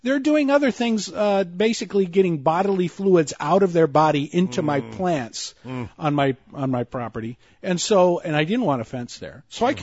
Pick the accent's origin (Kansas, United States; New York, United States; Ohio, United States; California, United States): California, United States; Los Angeles; I'm an urban guy. I'm from East LA, man.